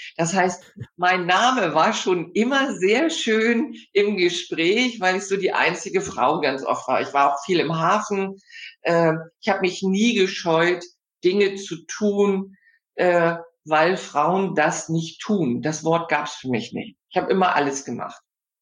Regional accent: Hamburg, Germany; Ja, ich bin ja schon stolze 65 Jahre alt. Hab gelernt, ich komme ja aus Hamburg

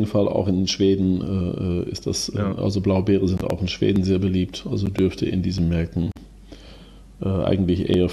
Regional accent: Netherlands; German is a second language; als Niederländer

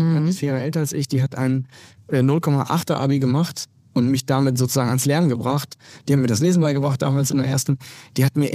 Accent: Dortmund, North Rhine-Westphalia, Germany; Wenn du da als Dortmunder auskommst, bist du Ausländer. Ne? Du bist einfach aus dem Ausland, nicht aus Bayern.

